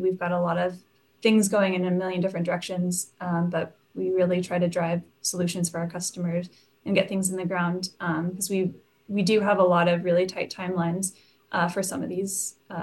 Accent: Pacific Northwest, United States; also born or lived in California; I grew up in the Pacific Northwest and lived in California

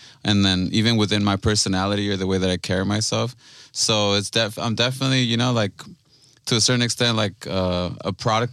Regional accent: Los Angeles, California, United States; So, I mean, I'm from East LA, and then... in my environment, there's a lot of like punk rockers and gangbangers, and we merge a lot.

